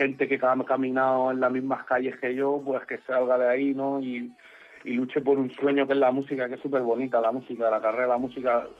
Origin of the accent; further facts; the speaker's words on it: Balearic Islands, Spain; also born or lived in Madrid; Yo nací y rápido me vinieron a buscar y nos fuimos para Mallorca. Toda mi vida, toda mi familia es Mallorca, mi gente de Mallorca, mi padre es argelino, pero lleva no sé cuántos años en Mallorca, más mallorquín que los mallorquines.